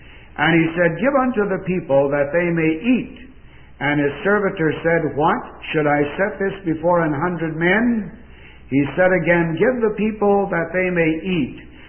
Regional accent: Urbandale, Iowa, United States; I'm from Urbandale, Iowa, I just want to say that Urbandale is right next to Des Moines. It's part of the metropolitan area of Des Moines, Iowa.

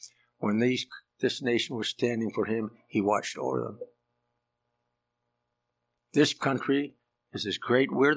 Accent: Canada; In fact, I came from Canada.

